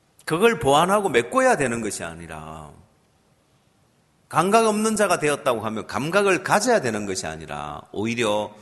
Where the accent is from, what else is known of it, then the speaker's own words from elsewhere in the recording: South Korea; 저는 한국 사람이라고 강사로 초청을 했더라고요.